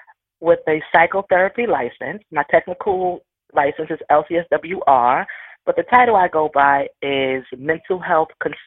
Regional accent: East New York, New York, United States; a lot of the young people that I were interviewing were coming from my community. I grew up in East New York.

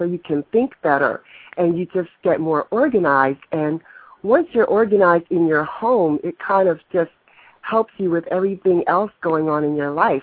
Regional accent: New Jersey, United States; I'm from New Jersey.

